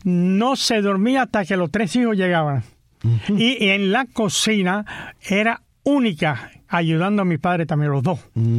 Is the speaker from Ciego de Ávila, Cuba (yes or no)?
no; Guantánamo, Cuba; born there; Yo nací en Guantánamo.